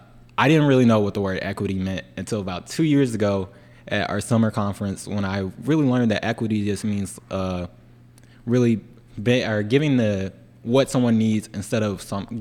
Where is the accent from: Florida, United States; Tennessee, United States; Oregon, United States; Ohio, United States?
Tennessee, United States; Cordova; now in Tipton County, United States; because I'm originally from Cordova, which is a little bit outside of Memphis.